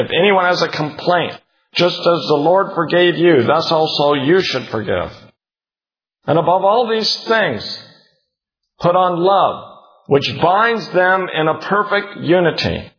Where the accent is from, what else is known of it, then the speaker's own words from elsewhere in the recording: United States; It doesn't strike us as Americans as much. You know, I'm half German and I'm half Irish, and a lot of us are like that, kind of mutts, aren't we?